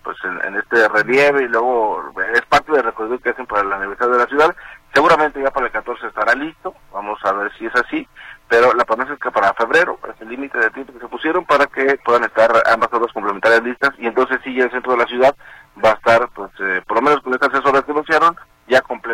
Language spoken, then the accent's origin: Spanish; Guadalajara, Jalisco, Mexico; si uno como tapatío no sabe dónde está un contenedor para basura en el centro de Guadalajara